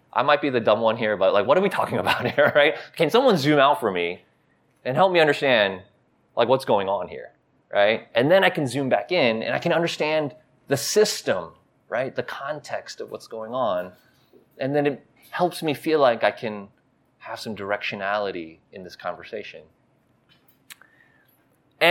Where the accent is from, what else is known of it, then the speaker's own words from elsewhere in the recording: United States; I'm an American. I don't know geography, right?